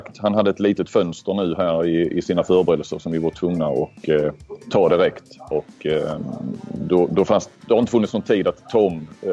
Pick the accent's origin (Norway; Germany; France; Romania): Romania; now in Sweden; Jag är rumän, men inte så rumänsk av sig om man säger så.